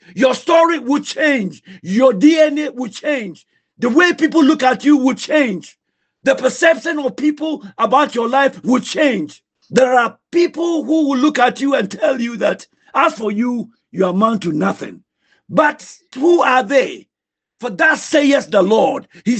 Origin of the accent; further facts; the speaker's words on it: Winneba, Central Region, Ghana; also born or lived in Cape Coast; I'm from Winneba. I was born in Cape Coast. My parents are both from Winneba.